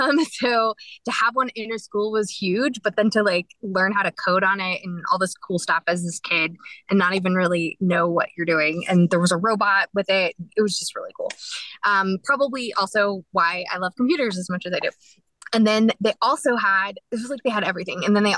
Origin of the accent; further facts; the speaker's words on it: Dallas, Texas, United States; born there; Yes, I was born in Dallas.